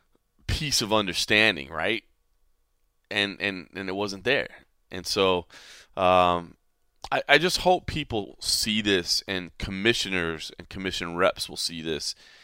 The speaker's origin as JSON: {"language": "English", "town": "Dallas", "region": "Texas", "country": "United States", "tie": "born or raised there", "said": "Of course, love my dudes out there in my hometown, Dallas, Texas."}